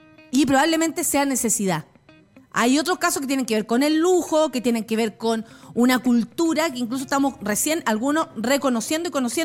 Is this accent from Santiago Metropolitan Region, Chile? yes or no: yes; La Florida, Santiago Metropolitan Region, Chile; soy de la Florida, hasta está patas para arriba.